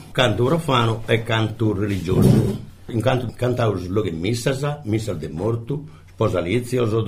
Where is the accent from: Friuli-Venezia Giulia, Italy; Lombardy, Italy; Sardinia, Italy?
Sardinia, Italy; sono un sardo